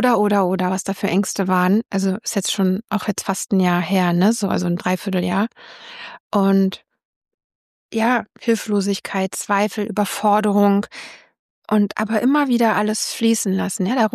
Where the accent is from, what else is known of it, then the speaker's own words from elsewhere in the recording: Berlin, Germany; ich so als Berliner, weil ich ja hier bin und viel gereist bin